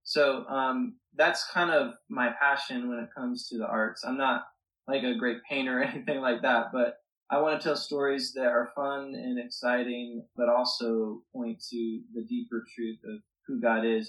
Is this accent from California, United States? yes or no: no; Oregon, United States; now in North Carolina, United States; I am working at a church out here in North Carolina, but I was born and raised in Oregon, so I'm a West Coast guy.